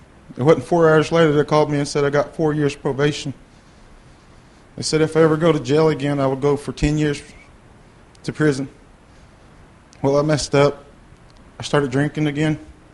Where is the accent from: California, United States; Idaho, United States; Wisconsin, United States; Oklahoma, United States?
Oklahoma, United States; Stillwell; I'm from Cherokee. I'm from Stillwell, Oklahoma. I'm half white, and I'm half Cherokee.